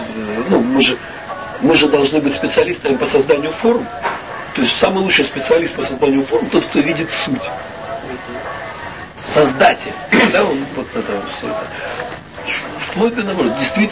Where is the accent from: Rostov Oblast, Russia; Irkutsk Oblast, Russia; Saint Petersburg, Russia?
Rostov Oblast, Russia; Rostov-on-Don; born there; now in Moscow, Russia; Вот я родился в Ростове. Я был крайне удивлен, что когда вот я с 91 года жил в Москву, я приезжал в Ростов, например, ну, это малая родина